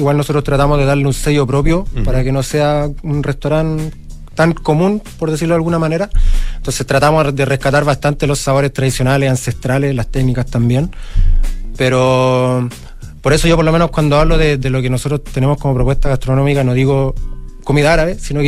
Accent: Chile; yo en realidad no soy árabe, soy chileno, digamos.

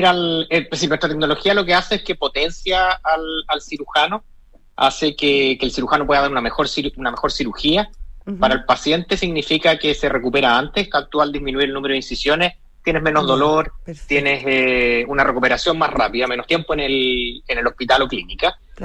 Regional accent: Chile; moved away as an adult; now in United States; yo soy cirujano originalmente de Chile, trabajé toda mi vida en el sistema público. Yeah. Y me vine para acá, sí, a Silicon Valley hace ya casi 8 años

